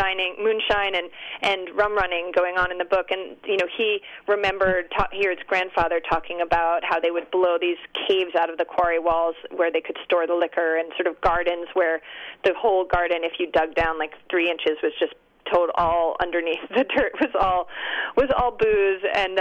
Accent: Gloucester, Massachusetts, United States; I grew up in Gloucester, Massachusetts, which is where this book is set

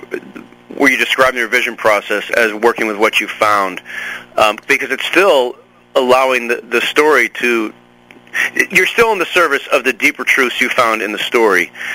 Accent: New England, United States; You know, I don't know anything about dairy farms, even though I'm from New England.

